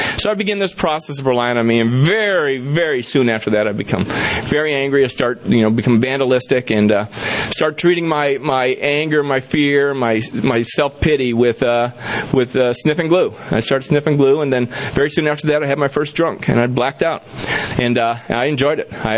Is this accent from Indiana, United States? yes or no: no; Hawaii, United States; also born or lived in Chicago; In Hawaii, we started smoking pot. That's where I lived. We moved from Chicago to Hawaii, and that's when I was in junior high or intermediate school there.